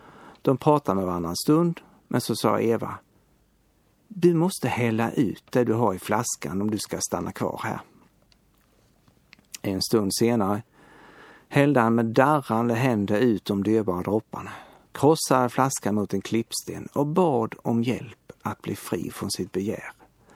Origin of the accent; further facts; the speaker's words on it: Lönsboda, Skåne, Sweden; I min hemort Lönsboda, där jag växte upp, var det mycket vanligt att man fick öknamn som barn och behöll dem livet ut.